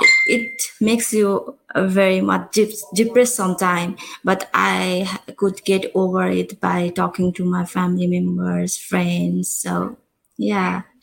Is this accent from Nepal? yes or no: yes; Nepal; English is a second language; As I'm from Nepal and the policy we follow there, and it's totally different here.